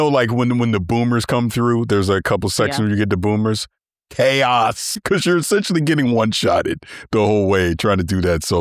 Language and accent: English; St. Petersburg, Florida, United States; I'm from St. Petersburg, Florida. I don't know. I just talk.